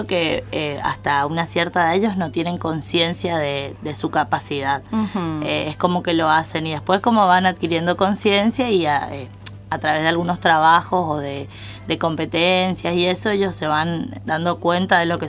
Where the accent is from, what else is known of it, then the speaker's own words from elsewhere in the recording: Garupá, Misiones, Argentina; somos de Garupá, tenemos un instituto de gimnasia aeróbica